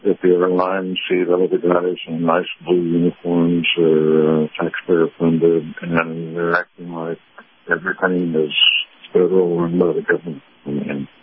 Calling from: Tampa, Florida, United States; also born or lived in California

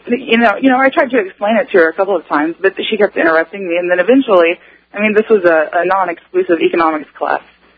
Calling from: Houston, Texas, United States; I'm actually calling from the Texas Medical District, right outside of it.

